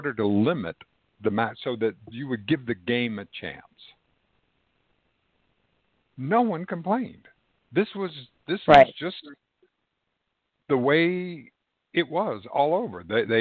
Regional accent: Texas, United States; When I was growing up in South Texas, we would have a shotgun

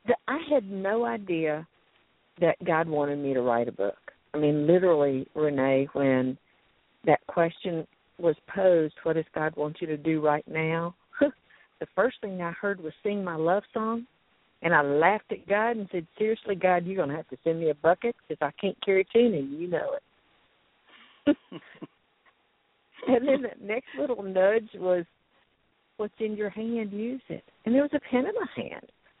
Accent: Texas, United States; Well, I'm native Texan, so you're going to hear that. I got dipped across the South and up through New Jersey.

